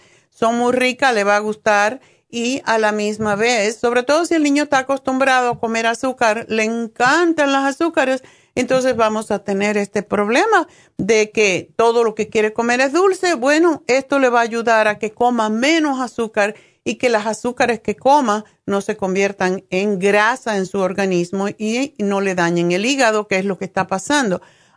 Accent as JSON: {"language": "Spanish", "country": "Cuba", "said": "Como saben, yo soy cubana y en Cuba había casi no había personas diabéticas en mi tiempo."}